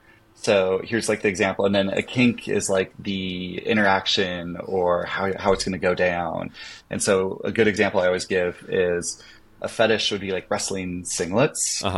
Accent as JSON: {"language": "English", "town": "Seattle", "region": "Washington", "country": "United States", "tie": "born or raised there", "said": "so I grew up in Seattle by Green Lake, and mm-hmm. it's a very like fit city, you know, and especially by Green Lake, it's like a lot of people exercising, running the lake and whatever."}